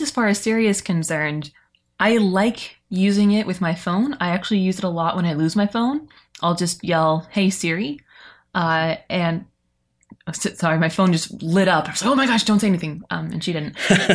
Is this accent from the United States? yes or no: yes; Arizona, United States; well, I pronounce it Quince, but that's because I grew up in Arizona. Most people out here in Maryland pronounce it Quince.